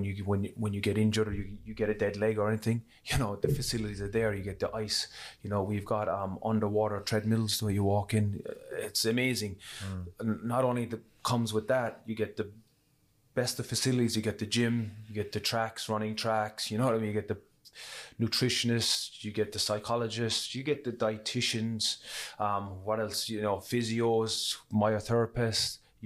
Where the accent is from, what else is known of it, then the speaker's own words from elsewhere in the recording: Ireland; growing up in Ireland